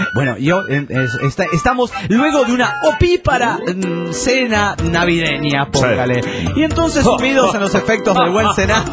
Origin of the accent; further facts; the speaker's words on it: Rosario, Santa Fe, Argentina; de Rosario, Argentina, para participar del chistorete